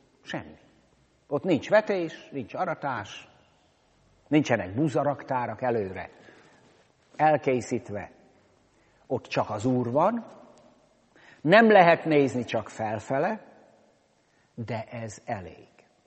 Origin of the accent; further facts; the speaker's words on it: Kölcse, Szabolcs-Szatmár-Bereg, Hungary; now in Szeged, Hungary; én még falun nőttem fel, Kölcsébe való vagyok, édesapám ott volt 37 évig lelkész, viccesen azt szoktam mondani, a beszédem is elárul engem.